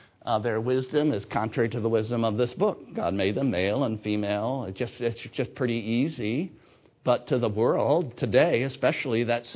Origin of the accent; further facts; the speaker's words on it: Michigan, United States; Somebody asked me yesterday, where are you from? I said, I'm from Michigan.